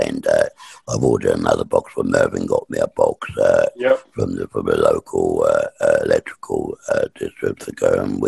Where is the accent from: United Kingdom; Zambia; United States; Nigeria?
United Kingdom; England; Because I'm English, you understand?